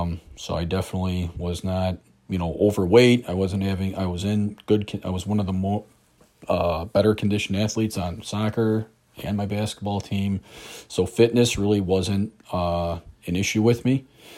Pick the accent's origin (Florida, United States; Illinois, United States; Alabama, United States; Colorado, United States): Illinois, United States; Chicago; I grew up just outside of Chicago. I still reside just outside of Chicago.